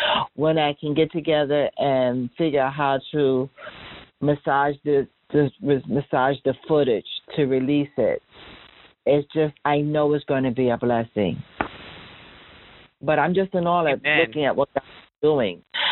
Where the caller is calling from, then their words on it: Queens, New York, United States; I'm calling in from Queens, New York.